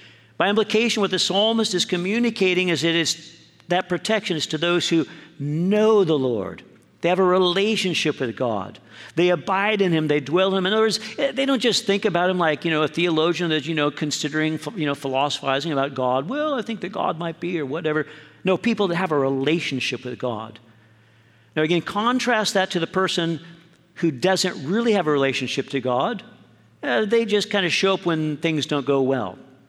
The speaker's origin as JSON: {"language": "English", "town": "Santa Barbara", "region": "California", "country": "United States", "tie": "born or raised there", "said": "my family and I grew up in Santa Barbara, and I remember when the Box Canyon fire was moving towards our house. We lived in Santa Barbara proper."}